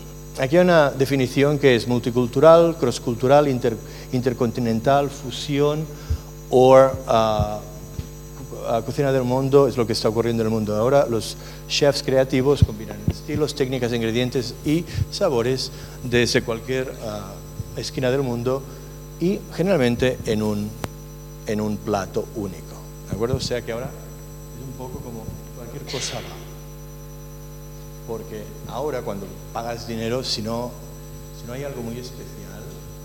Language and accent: Spanish; Spain; moved away; yo creo que me fui de España simplemente porque el fútbol era inaguantable. Ahora está peor, pero yo soy de la época del carrusel deportivo, cuando los domingos me tuve que ir de España.